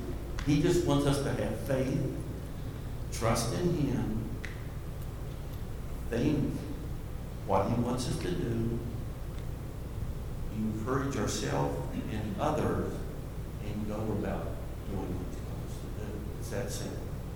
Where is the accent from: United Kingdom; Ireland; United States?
United States; West Virginia; Because I grew up in West Virginia. I was a diesel mechanic.